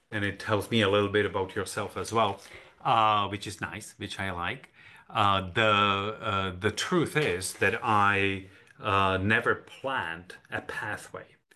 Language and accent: English; Prague, Czechia; born there; English is a second language; I was born in Prague in Czech Republic, so English is my fourth language. I grew up in the communist system